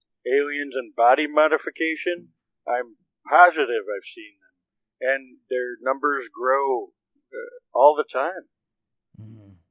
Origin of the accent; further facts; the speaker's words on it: Wheaton, Illinois, United States; Well, I mean, I'm from Wheaton, Illinois.